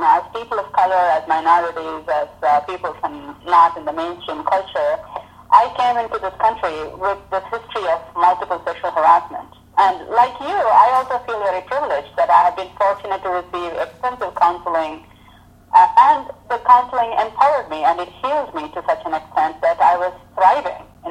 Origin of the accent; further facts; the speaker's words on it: India; moved away as an adult; now in United States; So I'm basically from India. I moved to the United States for work about in the late 90s.